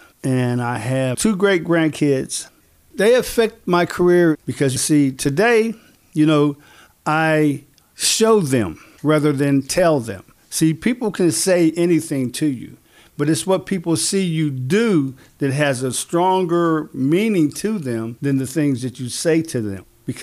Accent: McKeesport, Pennsylvania, United States; also born or lived in Chicago / Los Angeles; I'm a lifelong resident of McKeesport. I've been here all my life, born and raised in McKeesport.

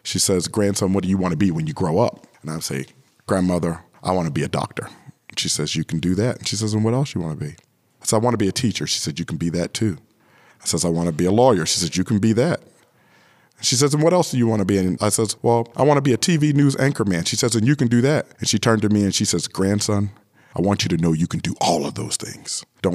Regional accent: Aliquippa, Pennsylvania, United States; I was born on November the 19th, 1971 in Aliquippa, Pennsylvania. And I've lived in this region pretty much all my life.

